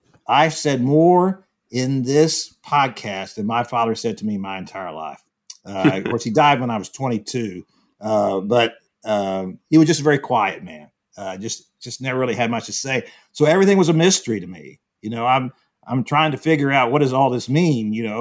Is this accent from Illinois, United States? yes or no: no; Houston, Texas, United States; I grew up reading Mickey in Houston, the old Houston Post, a tremendous storyteller.